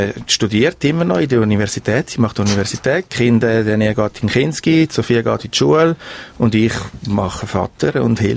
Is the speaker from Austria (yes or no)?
no; Ticino, Switzerland; also born or lived in Rome; Ich bin in Rom geboren und dann in Tessin aufgewachsen.